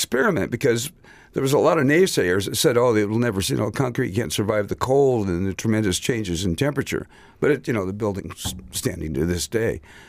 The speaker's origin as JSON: {"language": "English", "town": "Hollywood", "region": "California", "country": "United States", "tie": "born or raised there", "said": "I mean, I'm from Hollywood, you know. Mm-hmm. I mean, I know the Pantages. I know the, you know, Grauman's Chinese. I grew up around those places."}